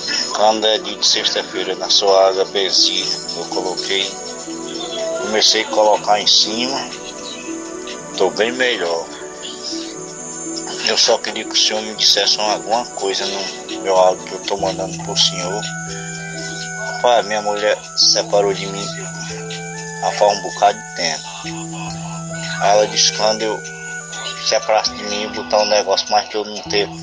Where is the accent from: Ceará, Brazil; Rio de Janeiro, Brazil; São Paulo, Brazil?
Ceará, Brazil; Pedra Branca; Que eu sou aqui de Pedra Branca.